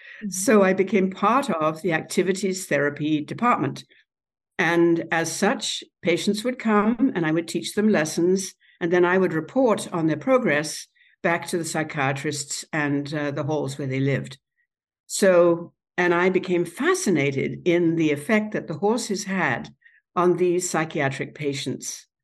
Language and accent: English; England, United Kingdom; born there; moved away as an adult; And as you can tell from my accent, I was born in England, but I came to this country when I was 22.